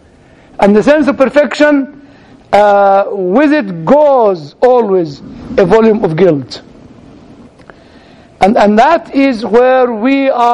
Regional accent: United Kingdom; I don't have the right to vote because I'm still British.

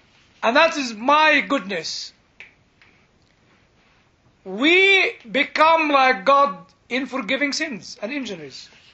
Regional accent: United Kingdom; Well, I'm sorry, I'm still British a little bit.

